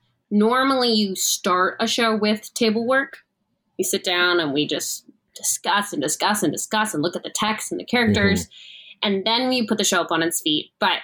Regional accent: Atlanta, Georgia, United States; now in New York City, United States; I live in New York City now, but I'm from Atlanta. So it was like at my home theater

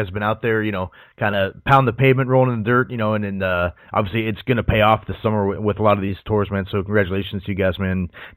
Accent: Ohio, United States; Huge fan of those guys, you know, growing up in Northeast Ohio.

